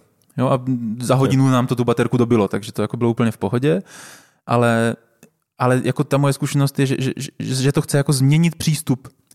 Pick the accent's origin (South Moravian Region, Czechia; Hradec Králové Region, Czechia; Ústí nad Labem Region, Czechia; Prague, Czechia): South Moravian Region, Czechia; Brno; já jsem vyrůstal celý život v Brně